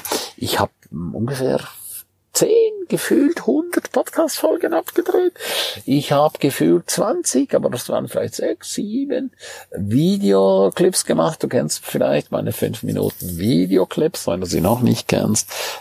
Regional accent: St. Moritz, Grisons, Switzerland; Zumal, wenn es nach St. Moritz geht, in meine Heimat.

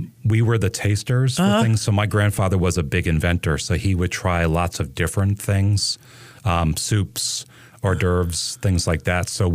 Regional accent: New York, United States; also born or lived in New Jersey / St. Louis / Seattle / Vermont; I grew up in the Northeast in the New York area and have lived pretty much everywhere. New York, New Jersey. Outside of New York City. Lived in New Jersey. Lived in the Midwest in the St. Louis area for a while.

